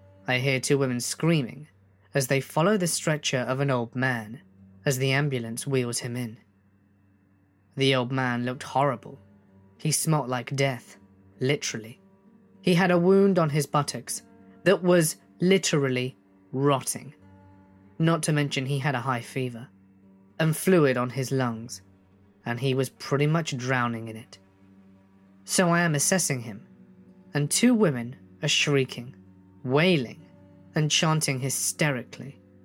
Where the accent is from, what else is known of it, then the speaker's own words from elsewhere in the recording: Midwest, United States; moved away as an adult; now in New Orleans, United States; I am originally from the Midwest, a tiny sleepy town of less than a couple of thousand people, so New Orleans was a culture shock for me.